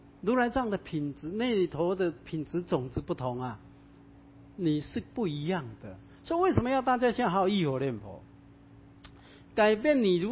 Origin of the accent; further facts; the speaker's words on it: China; 所以我们中国人非常尊天，崇乎自然